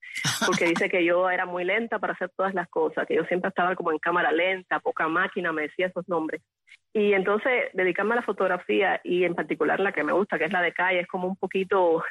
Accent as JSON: {"language": "Spanish", "town": "Guanajay", "region": "Artemisa", "country": "Cuba", "tie": "born there", "said": "El pueblo se llama Guanajay."}